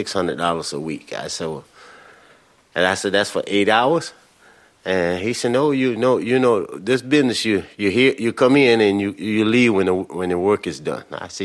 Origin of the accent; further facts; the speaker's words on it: South Carolina, United States; I grew up in the South, and it was hard.